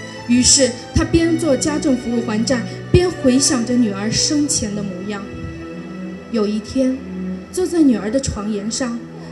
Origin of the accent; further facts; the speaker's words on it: Kunming, Yunnan, China; 我是来自昆明市盘龙区